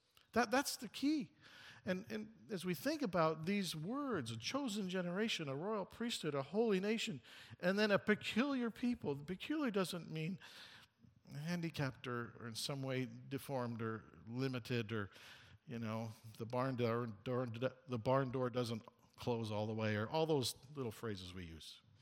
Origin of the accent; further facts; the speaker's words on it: Canada; born there; I was born in Canada, so I inherited it.